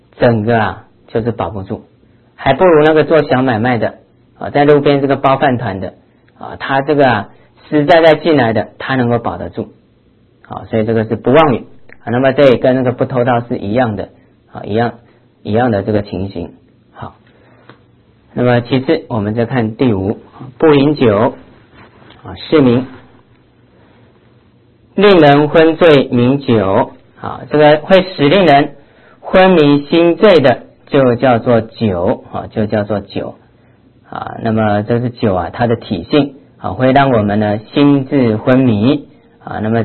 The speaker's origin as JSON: {"language": "Chinese", "country": "China", "said": "在我们中国来讲啊"}